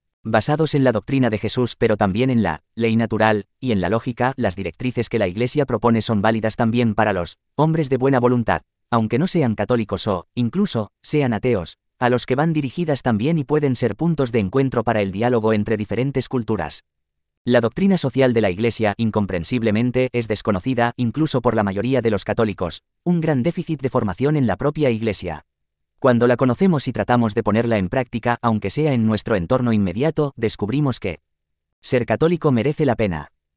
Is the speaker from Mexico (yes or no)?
no; Spain; Confieso que, como español, siento un cierto grado de vergüenza y mucha indignación.